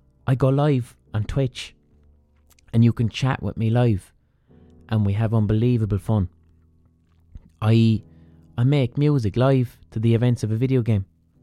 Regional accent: Ireland; So when I say God bless, I'm preserving something Irish I grew up with.

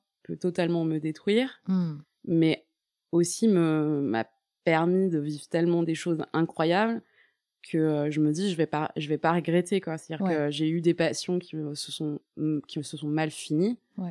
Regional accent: Paris, Île-de-France, France; now in Toulouse, France; j'ai déménagé du jour au lendemain pour aller habiter avec lui à Toulouse, alors que je suis une vraie parisienne.

